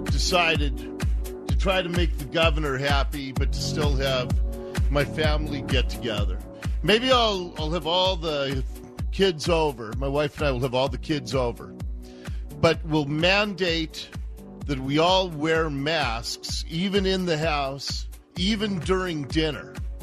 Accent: Ballard, Washington, United States; I grew up in Calvary Lutheran Church in Ballard.

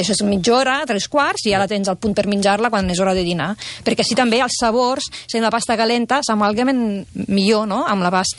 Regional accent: Naples, Campania, Italy; la pizza fregida és molt típica del meu poble, a Nàpols.

